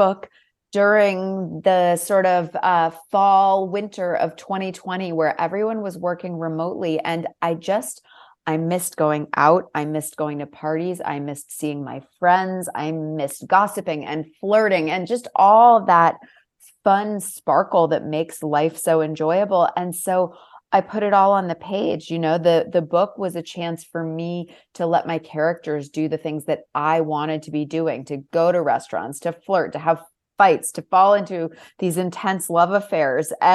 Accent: Ipswich, Massachusetts, United States; I'm going to try and write a novel set in my hometown of Ipswich, Massachusetts, about marriage.

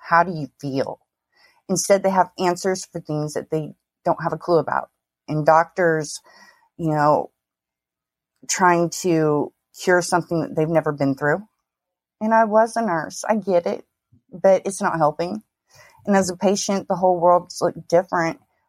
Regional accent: Oklahoma, United States; I grew up so country, though. I mean, I'm from Oklahoma originally, and, you know, even out here, we live pretty rural most of the time.

